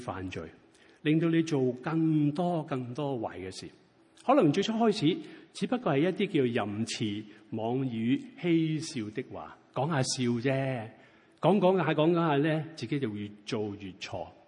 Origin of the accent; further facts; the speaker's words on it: China; 我哋中國人有句説話：萬惡咩啊？萬惡淫為首啊，都有我哋嘅道理啊